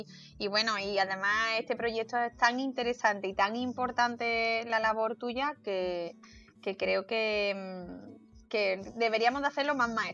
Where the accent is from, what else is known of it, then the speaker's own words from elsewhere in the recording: Córdoba, Andalusia, Spain; now in El Puerto de Santa María, Spain; Aunque yo soy cordobesa y me vaya a escuchar más de una vez hablar así con la boca muy abierta. Pero ya llevo 5 años viviendo en el puerto de Santa María